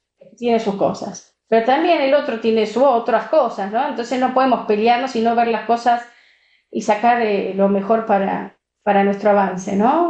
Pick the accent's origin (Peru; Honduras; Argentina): Argentina; nosotros como argentinos nos tendremos que adaptar a ese proceso.